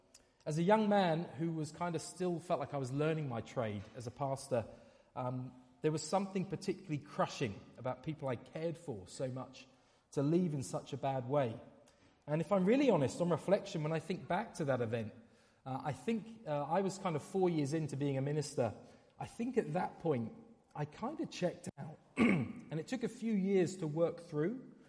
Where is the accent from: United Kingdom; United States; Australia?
United Kingdom; England; I am from England, which feels like a really good thing to say today.